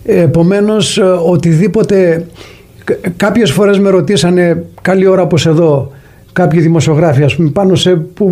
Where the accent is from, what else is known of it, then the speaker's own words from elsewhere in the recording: Argos, Peloponnese, Greece; Είμαι από το Άργος της Πελοποννήσου.